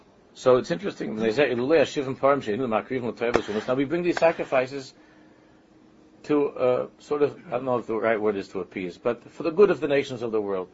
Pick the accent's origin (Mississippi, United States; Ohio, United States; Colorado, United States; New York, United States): New York, United States; all the years growing up was part of growing up in New York, and it was hot.